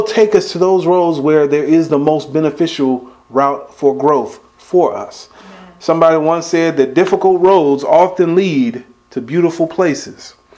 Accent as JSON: {"language": "English", "country": "United States", "tie": "born or raised there", "said": "You know, growing up in America, many of us have gotten accustomed to our modern day comforts and luxuries."}